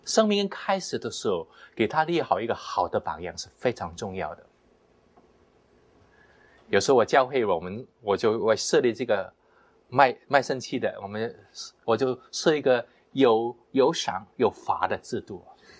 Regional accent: China; 你看我们中国人很多时候就有一个很大的毛病

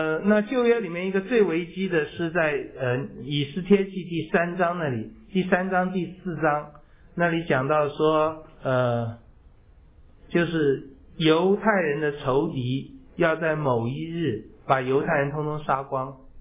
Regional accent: China; 我们中国人

